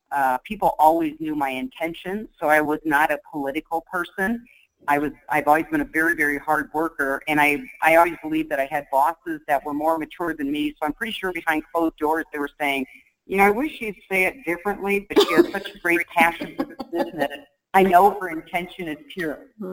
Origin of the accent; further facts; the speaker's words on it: Iowa, United States; You know, I'm a kid from Iowa, so you're supposed to be very humble.